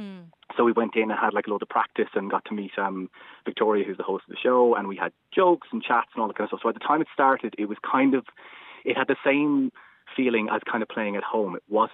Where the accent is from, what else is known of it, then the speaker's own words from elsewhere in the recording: Ireland; I think my love of quiz shows is born of just like being Irish, because I feel like when we're growing up, you have like anytime anyone needs to raise money for anything, because you can't do anything outside in Ireland because of the weather